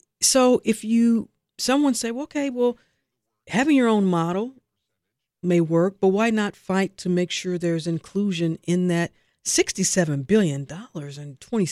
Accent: St. Louis, Missouri, United States; I'm from the Midwest. You know, I'm from St. Louis, but I've been here since 96.

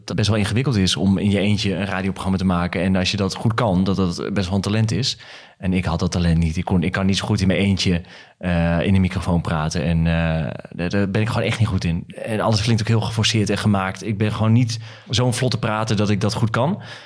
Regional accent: Emmen, Drenthe, Netherlands; moved away as an adult; Ik kwam inderdaad uit Emmen en 23 ging naar Hilversum. Daar ging ik wonen, ook om daar te kunnen werken.

